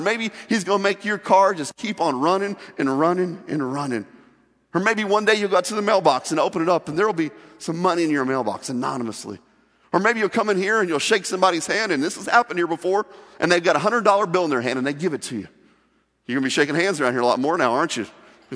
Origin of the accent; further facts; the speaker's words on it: Midwest, United States; Now, growing up in the Midwest and farm country, I know a lot about farming.